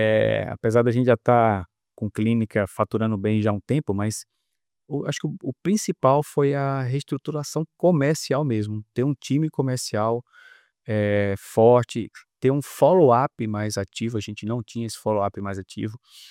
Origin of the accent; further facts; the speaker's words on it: Natal, Rio Grande do Norte, Brazil; Sou de Natal, sou natural de Natal, fiz faculdade em João Pessoa, na Paraíba.